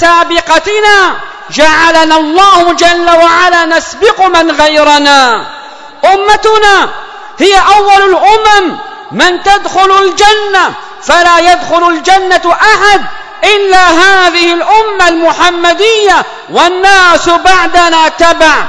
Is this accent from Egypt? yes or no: no; Yemen; اللهم ادفع عن بلادنا اليمن الفتن ما ظهر منها وما بطن.